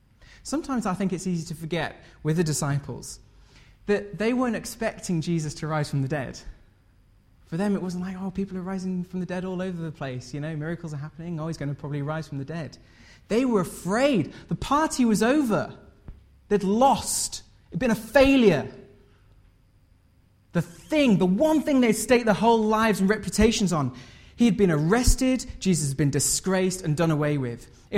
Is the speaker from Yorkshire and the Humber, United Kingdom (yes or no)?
yes; Hull, Yorkshire and the Humber, United Kingdom; I grew up in Hull, which is in Yorkshire, if you don't know it. It's a wonderful place.